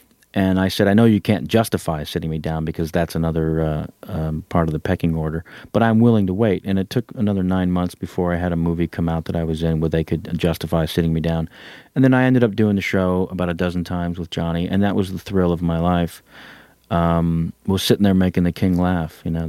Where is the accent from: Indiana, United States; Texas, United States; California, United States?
California, United States; San Jose; And where I grew up in San Jose, California, an hour south of San Francisco, there were no comedy clubs.